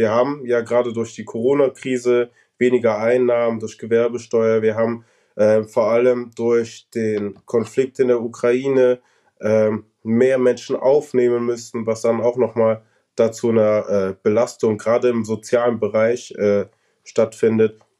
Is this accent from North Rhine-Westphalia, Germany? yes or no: yes; North Rhine-Westphalia, Germany; now in Nuremberg, Germany; ich komme ja aus NRW, da sind andere Städte noch schlimmer dran, definitiv.